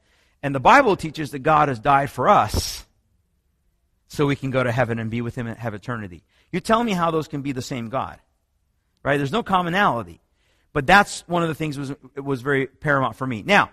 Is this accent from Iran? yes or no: yes; Iran; English is a second language; moved away; I witnessed it growing up in Iran, and I witnessed it when we left Iran